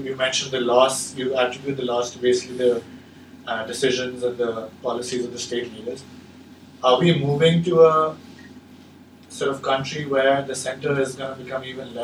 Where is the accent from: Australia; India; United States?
India; one of the biggest problems I've seen growing up in India is the problem of implementation.